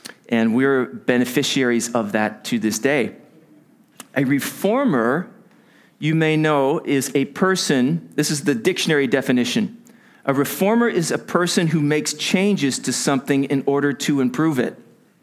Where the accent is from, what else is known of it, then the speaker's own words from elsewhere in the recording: United States; moved away as an adult; now in United Kingdom; So I'm from the States originally.